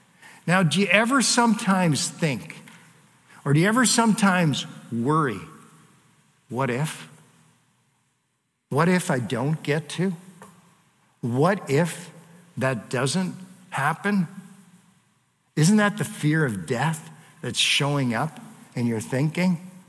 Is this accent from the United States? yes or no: no; Canada; I'm from Canada. We don't want to see snow.